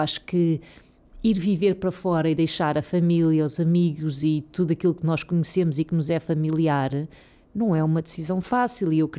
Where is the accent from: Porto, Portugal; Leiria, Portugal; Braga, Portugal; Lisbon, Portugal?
Lisbon, Portugal; Serra das Minas; Eu sou da Serra das Minas, eu estudei na secundária de Mãe Martins. Quer dizer, à minha volta era a linha de Sintra com a realidade que nós conhecemos.